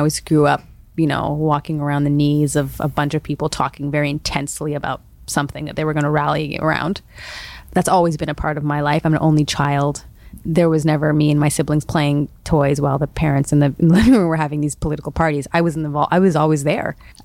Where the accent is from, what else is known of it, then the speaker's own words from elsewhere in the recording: Scarborough, Ontario, Canada; I grew up in Scarborough, and I was just sort of, writing down what I saw in my own community